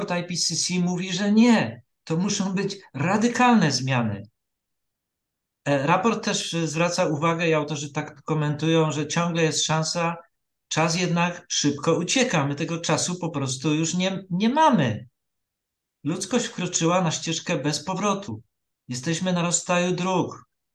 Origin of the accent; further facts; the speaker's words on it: Silesian Voivodeship, Poland; że jestem Europejczykiem, że jestem Polakiem czy że jestem Ślązakiem.